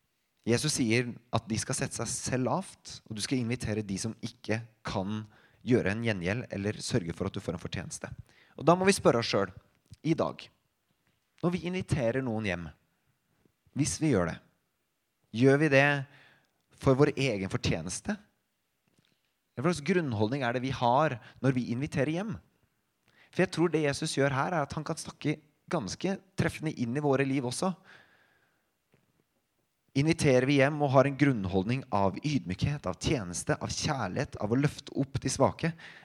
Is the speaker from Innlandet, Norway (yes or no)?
yes; Innlandet, Norway; Jeg er jo ikke hedmarking, jeg er fra Østerdalen